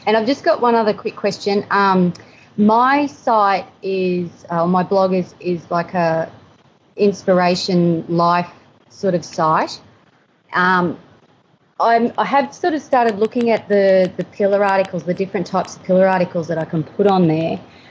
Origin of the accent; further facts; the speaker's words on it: Queensland, Australia; I'm from the Sunshine Coast.